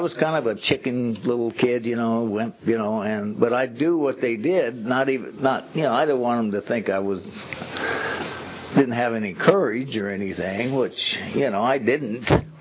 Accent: Bakersfield, California, United States; I grew up in Bakersfield. I wasn't born in Bakersfield, but I might as well have been. I came out here when I was 1 month old, so, you know.

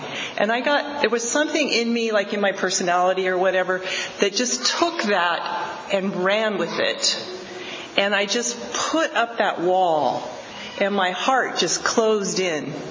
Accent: California, United States; I was raised in the Bay Area, and in that time period where, you know, it was the 60s and the 70s, and there was all that stuff going on.

